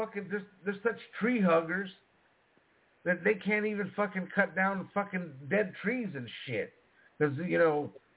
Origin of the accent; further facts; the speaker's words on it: Texas, United States; You know, I grew up in South Texas. A lot of people drive trucks, pickup trucks.